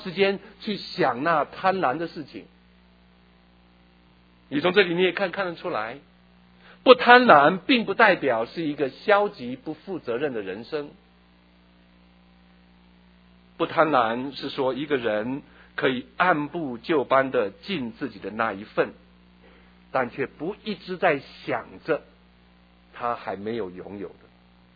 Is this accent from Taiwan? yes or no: yes; Taiwan; moved away as an adult; now in United States; 是我从台湾来美国的时候，一个纸箱一个皮箱